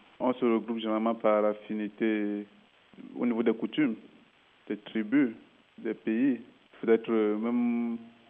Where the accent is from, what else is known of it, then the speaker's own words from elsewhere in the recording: Central African Republic; moved away as an adult; Je viens de la RCA, République centrafricaine. Bon, j'ai quitté mon pays il y a cela environ 3 ans.